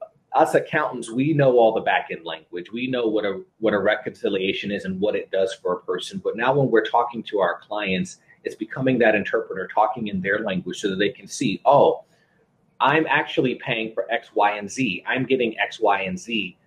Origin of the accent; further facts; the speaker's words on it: Maryland, United States; also born or lived in Washington, D.C.; now in Florida, United States; I'm originally from the Maryland, D.C. area. Based in Florida now, but grew up definitely in the D.C., Maryland, part or neck of the woods. Went to the University of Maryland at College Park.